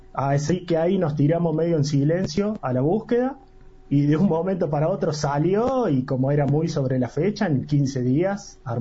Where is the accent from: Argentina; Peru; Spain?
Argentina; Jesús María, Córdoba; No, de Jesús María.